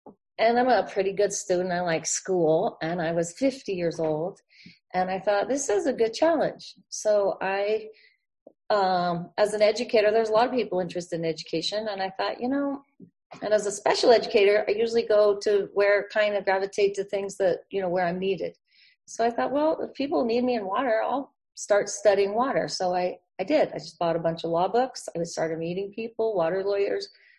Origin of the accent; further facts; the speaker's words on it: Fort Collins, Colorado, United States; also born or lived in Washington; I grew up on Crestmore Place. I went to Moore and Blevins and Pooter High. And then I left Fort Collins for about 24 or 5 years and came back.